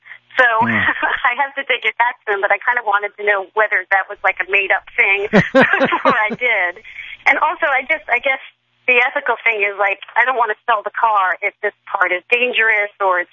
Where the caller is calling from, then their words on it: Alexandria, Virginia, United States; Uh-huh, just outside Washington, D.C.